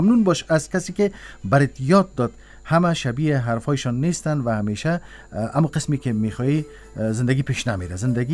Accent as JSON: {"language": "Persian", "country": "Iran", "said": "به عنوان یک ایرانی بر شما و مردم افغانستان سلامتی و آرامش آرزو میکنیم"}